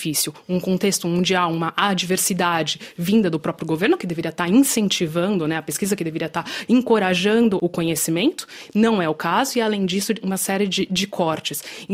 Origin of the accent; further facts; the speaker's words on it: Brazil; Como brasileira, existe sempre uma certa angústia e tristeza diante desse fato